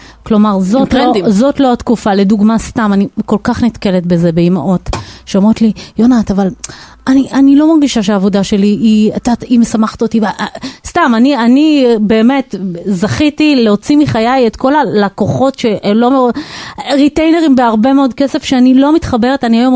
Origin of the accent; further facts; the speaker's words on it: Jerusalem, Jerusalem District, Israel; לא, אני ירושלמית